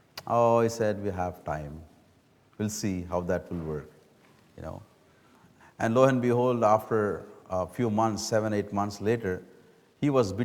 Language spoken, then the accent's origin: English; India; English is a second language; Generally back home, Mennonites speak for long. And then being an Indian, that adds to the timing.